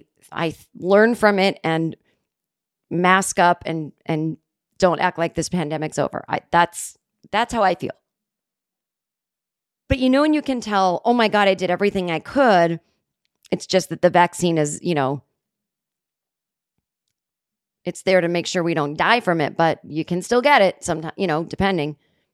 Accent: Massachusetts, United States; It's just so funny, because growing up in Massachusetts in the 70s, it was like your mom would give you money and you'd go to the store and buy her cigarettes as you were like 8 years old.

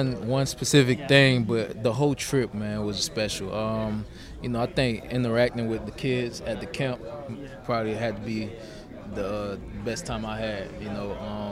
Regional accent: Haiti; English is a second language; now in Orlando, United States; You know, I learned French. You know, you speak French in school growing up in Haiti. Kind of lost touch of that a little bit, but I'm still pretty fluent with Creole.

